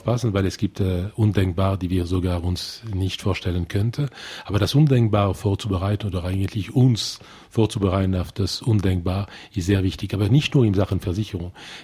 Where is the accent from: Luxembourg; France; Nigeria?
Luxembourg; first language French; German is a second language; also born or lived in Brazil / Latin America; Französisch ist meine Muttersprache. Ich verstehe Luxemburger, weil ich bin Luxemburger, aber das ist ein Dialekt.